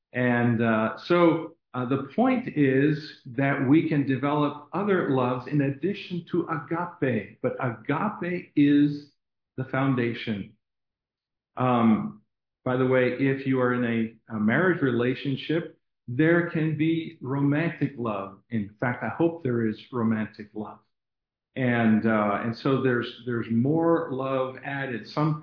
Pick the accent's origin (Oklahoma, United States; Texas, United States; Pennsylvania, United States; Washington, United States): Pennsylvania, United States; Abington; born there; I was born in Abington, Pennsylvania, right near Philadelphia.